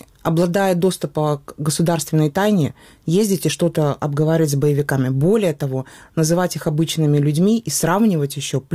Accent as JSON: {"language": "Russian", "country": "Ukraine", "said": "мы коренные жители Украины."}